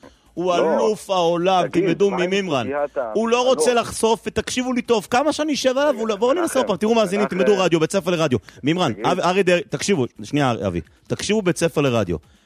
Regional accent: Jerusalem, Jerusalem District, Israel; אנחנו באמת גדלנו יחד בירושלים.

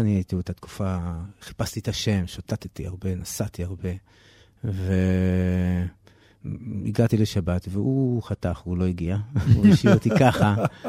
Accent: Ra'anana, Central District, Israel; born there; אני נולדתי ברעננה.

